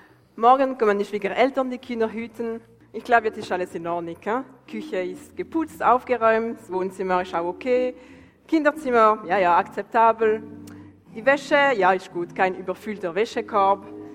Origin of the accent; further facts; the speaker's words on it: Valais, Switzerland; Wir sind beide im Unterwallis aufgewachsen